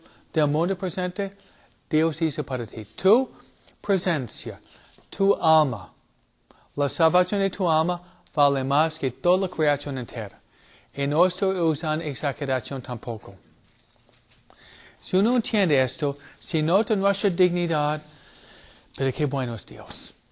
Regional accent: New England, United States; Y otra que me gusta, que es de donde vengo yo, ustedes nunca han visto, tal vez en fotos, es, se dice en inglés, the foliage season in New England.

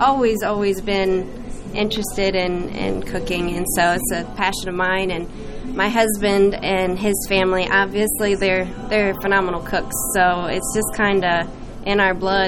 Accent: Ohio, United States; now in Louisville, United States; No. I'm actually from Ohio.

